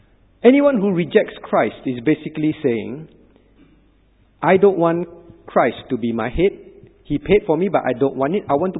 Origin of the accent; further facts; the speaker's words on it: Singapore; They give birth to me, I'm a Singaporean. I wanted to be American, for example, I can't. I'm born Singaporean.